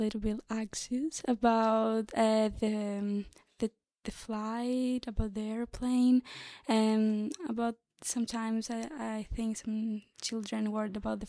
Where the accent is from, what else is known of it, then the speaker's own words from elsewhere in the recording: Patras, Western Greece, Greece; English is a second language; We are from Greece, exactly from Patras, the third largest city in Greece.